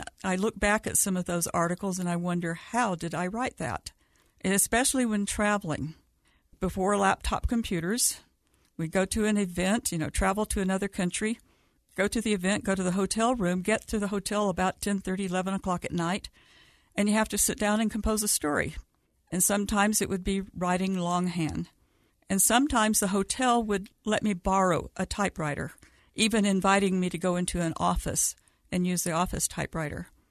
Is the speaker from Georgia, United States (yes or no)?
yes; Georgia, United States; My home state of Georgia had one stake in Atlanta, and now there are several stakes in the Atlanta area, as well as a temple. In my little hometown, I grew up in a town that had about 800 people called Uvalde